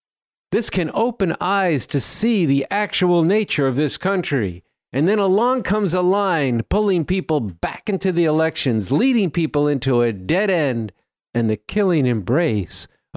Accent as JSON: {"language": "English", "town": "New York City", "region": "New York", "country": "United States", "tie": "born or raised there", "said": "This can be trivial, like my hometown basketball team, the New York Knicks, who haven't won a championship in half a century"}